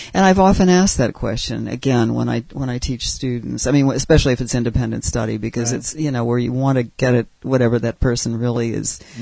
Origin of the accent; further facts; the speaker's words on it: Pittsburgh, Pennsylvania, United States; And then I think early on in school, I grew up in Pittsburgh.